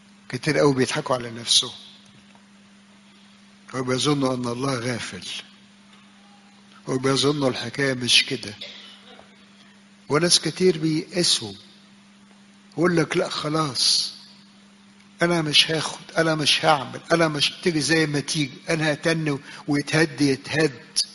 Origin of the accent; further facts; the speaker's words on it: Egypt; ويمكن فينا كتير ناس شافوها لما حصل الزلزال في يوم من الايام عندنا في مصر